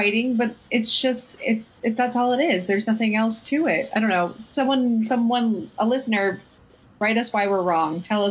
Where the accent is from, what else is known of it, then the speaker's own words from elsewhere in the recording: Pittsburgh, Pennsylvania, United States; from Pittsburgh